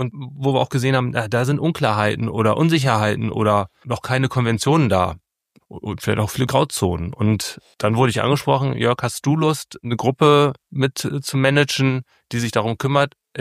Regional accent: Lower Saxony, Germany; born there; weil ich bin eigentlich gebürtiger Ostfriese.

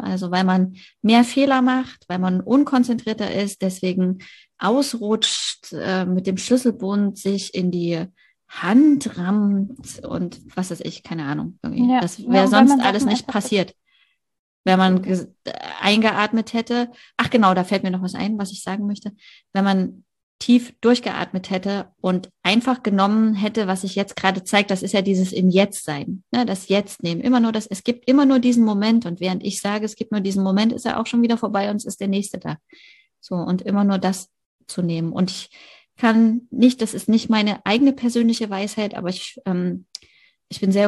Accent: East Germany, Germany; Ich komme ja aus dem Osten, ich darf das sagen.

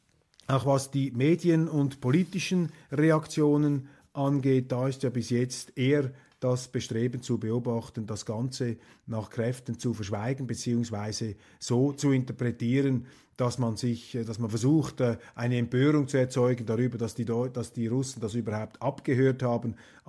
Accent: Switzerland; als Schweizer sage ich nur Neutralität.

